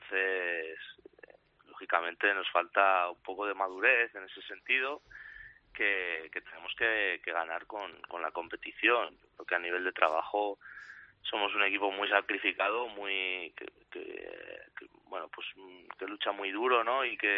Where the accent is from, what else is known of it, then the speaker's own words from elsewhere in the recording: Valladolid, Castile and León, Spain; como yo soy vallisoletano también